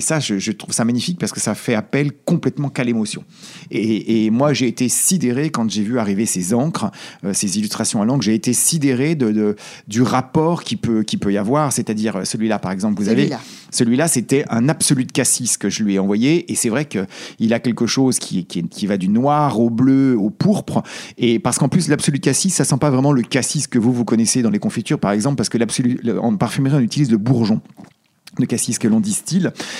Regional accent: Auvergne-Rhône-Alpes, France; ce sont les odeurs de framboises sauvages que je ramassais en Savoie, puisque je suis savoyard, donc dans mon enfance

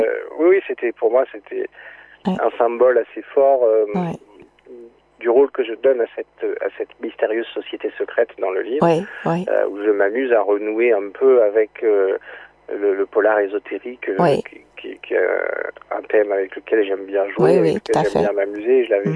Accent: Paris, Île-de-France, France; moi je suis parisien depuis ma naissance

